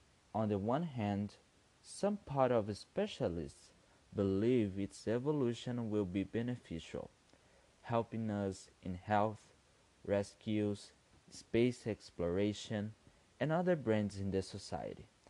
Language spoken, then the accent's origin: English; Brazil; English is a second language; Hi everybody … from Brazil, and this is Easy English, the podcast made by English learners.